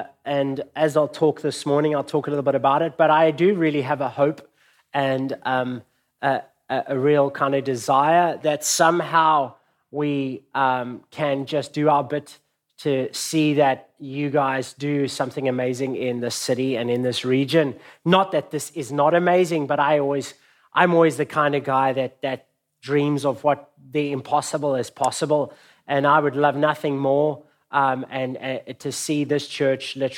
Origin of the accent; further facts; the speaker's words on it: Johannesburg, Gauteng, South Africa; I come all the way from Johannesburg, South Africa.